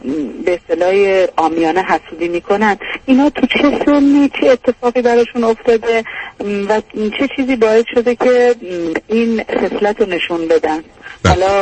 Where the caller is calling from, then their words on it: Iran; چون از ایران هستم نمیدونم حالا چقدر دیگه وقت دارم که تلفنم قطع بشه